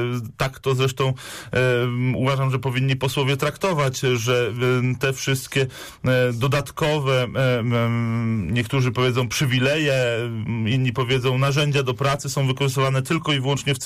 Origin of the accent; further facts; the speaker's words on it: Poznań, Greater Poland Voivodeship, Poland; jako wielkopolanin, poznaniak.